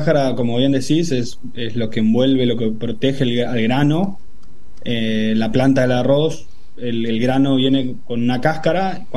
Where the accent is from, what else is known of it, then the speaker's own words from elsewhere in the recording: Corrientes, Argentina; Soy de Corrientes, sí, de Corrientes Capital.